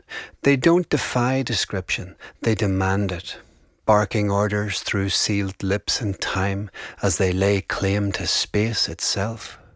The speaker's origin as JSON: {"language": "English", "town": "Downpatrick", "region": "Northern Ireland", "country": "United Kingdom", "tie": "born or raised there", "said": "Location, my hometown of Downpatrick."}